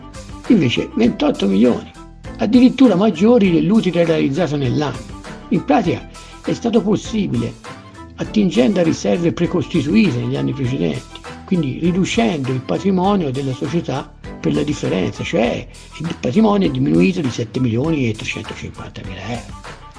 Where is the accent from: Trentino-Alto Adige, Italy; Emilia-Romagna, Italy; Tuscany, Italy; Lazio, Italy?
Tuscany, Italy; Prato; io sono di Prato.